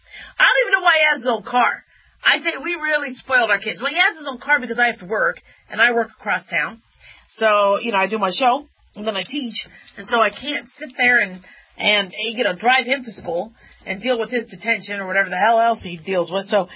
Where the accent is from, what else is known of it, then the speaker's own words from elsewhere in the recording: Phoenix, Arizona, United States; also born or lived in Las Vegas; And I grew up in Phoenix and Vegas. We were kind of back and forth.